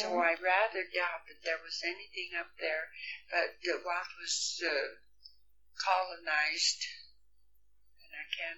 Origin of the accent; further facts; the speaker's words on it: Meredith, Colorado, United States; No, I was born in Meredith, out of Springs. I went to grade school and high school.